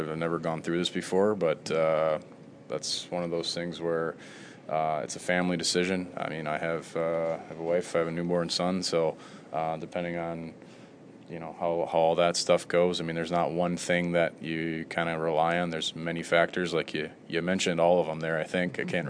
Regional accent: Milwaukee, Wisconsin, United States; also born or lived in Buffalo; I'm born and raised in Milwaukee. I played in Buffalo. I mean, I'm pretty used to the smaller town, the blue collar cities.

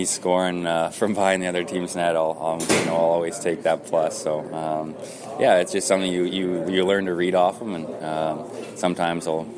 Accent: Calgary, Alberta, Canada; I mean, just like a young kid in here growing up in Winnipeg idolizes the Jets. I mean, I was that same kid in Calgary

